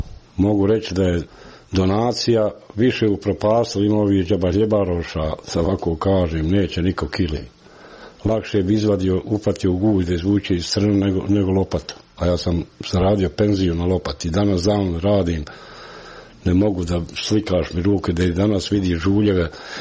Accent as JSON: {"language": "Bosnian", "town": "Srebrenica", "region": "Republika Srpska", "country": "Bosnia & Herzegovina", "tie": "born or raised there", "moved": "as an adult", "said": "ja sam ošao odavle iz Srebrenice, da kažem iz Srebrenice, pošto je Srebrenica poznatija nego Jasenova. Ošao sam i ostao sam željan, ko sam bos odavde bio i eto toliko sam tam proveo, sad imam penziju."}